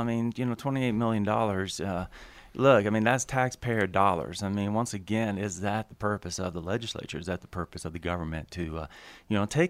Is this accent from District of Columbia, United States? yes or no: no; Texas, United States; moved away as an adult; just like myself as a young man when I came out from Texas out here to the West Coast